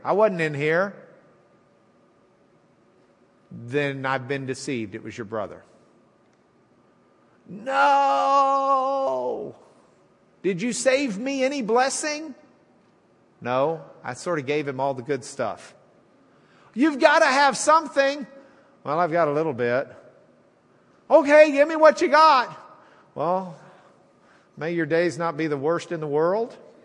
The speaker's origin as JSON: {"language": "English", "town": "Lubbock", "region": "Texas", "country": "United States", "said": "Martial, actually, is the way we should be pronouncing his name, but we're from Lubbock."}